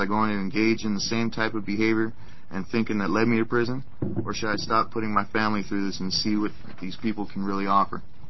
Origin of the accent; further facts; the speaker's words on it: Oregon, United States; I informed my counselor that I was from Lane County and I needed housing.